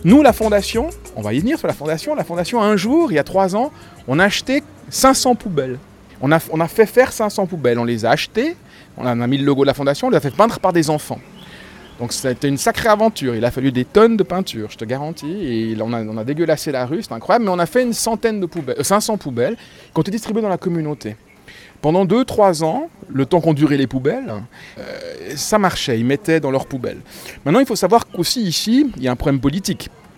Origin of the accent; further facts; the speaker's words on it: Zurich, Switzerland; also born or lived in Paris, France; Moi, je suis né à Paris, par contre. Voilà. J'ai un papa français, une maman française. Et puis, l'existence a fait que j'ai grandi en Suisse, à Zurich. Je suis de profession médicale